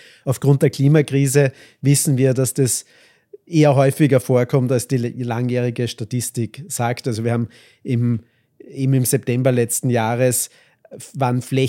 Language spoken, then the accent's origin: German; Hollabrunn, Lower Austria, Austria; In meiner Heimatgemeinde in Hollerbrunn ist ein Fall